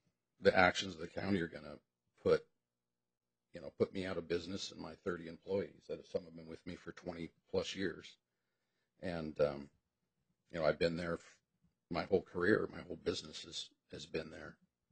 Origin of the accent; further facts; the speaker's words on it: Olalla, Washington, United States; Oh, I grew up in out in Ooallah in the county.